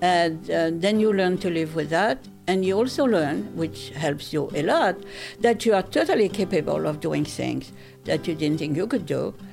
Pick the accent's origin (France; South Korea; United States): France; born there; English is a second language; I'm 80 years old. … I was born in France in 1927.